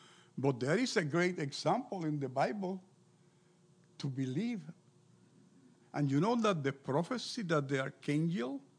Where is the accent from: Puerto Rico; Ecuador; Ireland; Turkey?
Puerto Rico; I am from Puerto Rico. It is not a part of Mexico. Even though I like Mexican food, the truth is that it's a small island in the Caribbean